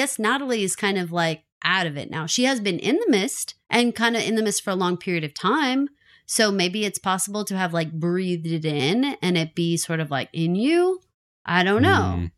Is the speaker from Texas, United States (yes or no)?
yes; Texas, United States; Well, and because we're from Texas, we have to tell you about another news article we read